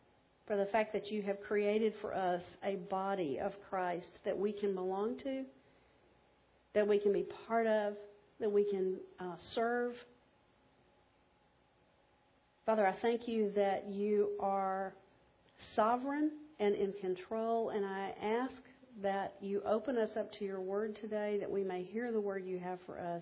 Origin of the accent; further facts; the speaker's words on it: Texas, United States; He's from Zambia. I'm from Texas.